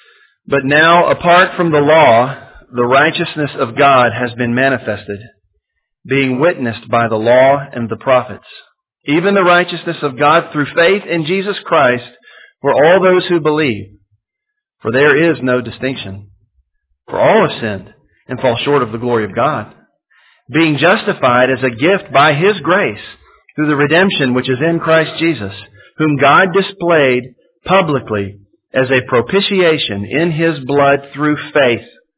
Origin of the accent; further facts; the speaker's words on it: Louisiana, United States; Now, I'm from Louisiana, and Louisiana people don't really know what to do with snow.